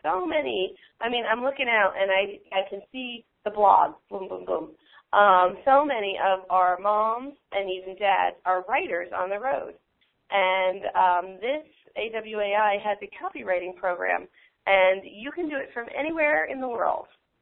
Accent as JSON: {"language": "English", "town": "Delray Beach", "region": "Florida", "country": "United States", "tie": "born or raised there", "said": "this is in Delray Beach, my hometown."}